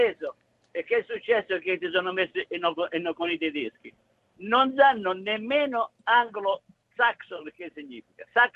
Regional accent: Potenza, Basilicata, Italy; E io sono di Potenza, non sono della Sicilia.

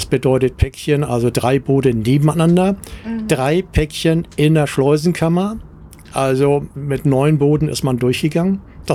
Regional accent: Hamburg, Germany; wir als Norddeutsche, als Hamburger, wir sind permanent, in Anführungsstrichen, permanent durch den Nord-Ostsee-Kanal gefahren.

